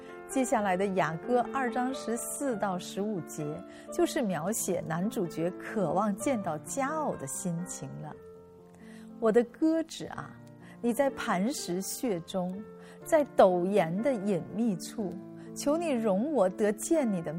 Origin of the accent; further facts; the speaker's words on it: China; 而我们中国人喜欢用竹子来代表平安